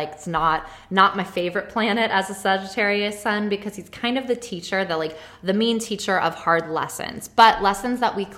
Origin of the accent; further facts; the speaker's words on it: New York, United States; because I'm a New Yorker, you know, by heart